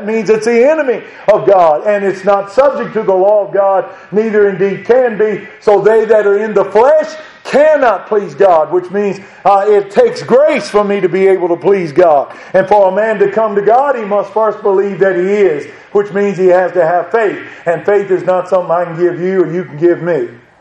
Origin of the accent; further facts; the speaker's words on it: Madison, United States; I grew up in Madison.